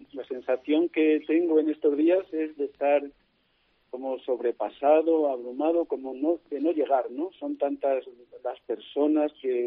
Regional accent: Santa Ana de Pusa, Castilla-La Mancha, Spain; Bueno, mi pueblo es un pueblo pequeño de Toledo

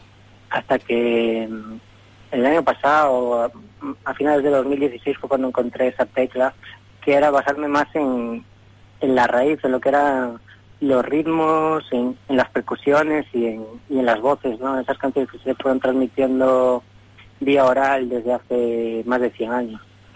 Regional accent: Catoira, Galicia, Spain; Yo soy de Catoira. Catoira es un pequeño pueblo de la provincia de Pontevedra

